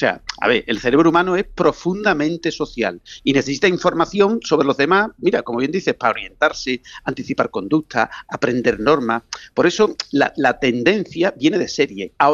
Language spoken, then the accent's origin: Spanish; Seville, Andalusia, Spain; Después, en una cultura tan relacional como la sevillana, donde la palabra, el encuentro y la calle tienen un peso enorme, pues es lógico que se hable más. Entonces, yo no creo que somos más cotillas, es que somos muy sociales.